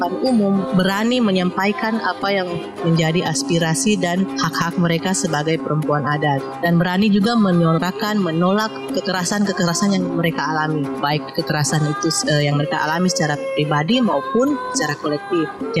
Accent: Toro, Central Sulawesi, Indonesia; saya orang Toro. Saya orang Atatoro, tetap tidak akan hilang itu. Karena dimanapun saya berada, saya tetap menggunakan bahasa saya ketika bertemu dengan orang yang sesuku dengan saya. Bahasa Kulawi, bahasanya bahasa Kulawi Moma. Yang dipakai orang Atatoro

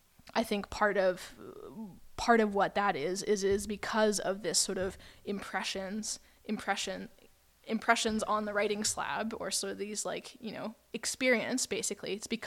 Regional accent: Vancouver, British Columbia, Canada; growing up in Vancouver, I had to listen to like a lot in elementary school, high school

